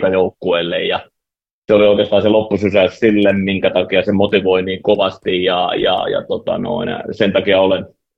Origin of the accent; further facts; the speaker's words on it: Lahti, Päijänne Tavastia, Finland; Intohimoisesti valmentaa oman synnyinkaupunkini perinteistä jalkapallojoukkuetta